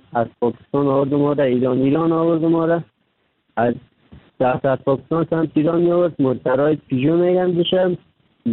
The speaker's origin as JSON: {"language": "Persian", "region": "Kabul", "country": "Afghanistan", "moved": "yes", "lives_now": "Turkey", "said": "در مدت 3 سال میشه ترکیه آمدم، از افغانستان 3 سال میشه رکن سیدنم ترکیه هستم. اما از افغانستان آمدم طرف پاکستان آوردم، رو آمدم از کابل آمدم"}